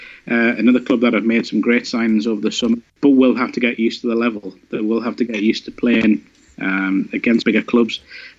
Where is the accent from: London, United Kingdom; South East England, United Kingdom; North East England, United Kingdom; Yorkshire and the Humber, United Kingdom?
North East England, United Kingdom; As I think everyone knows, I'm from the North East, so quite a big weekend up here for South Shields